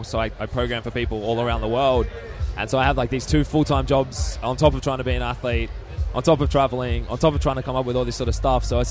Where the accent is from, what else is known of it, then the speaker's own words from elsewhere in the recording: Sydney, New South Wales, Australia; I was actually only working on like a guide to Sydney, so my hometown.